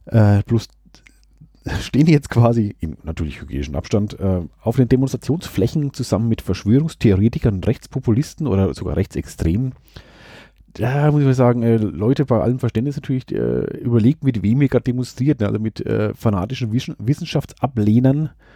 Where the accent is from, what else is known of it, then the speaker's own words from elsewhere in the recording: Schweinfurt, Bavaria, Germany; sind in meine alte Heimat Schweinfurt mal gefahren.